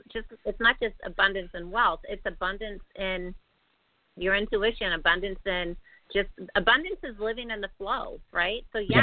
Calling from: Anchorage, Alaska, United States; I'm calling in from Alaska, Anchorage, Alaska, where I think it's like 5 degrees outside right now.

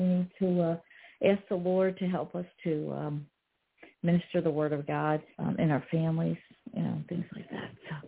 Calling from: New Jersey, United States; I'm from New Jersey.

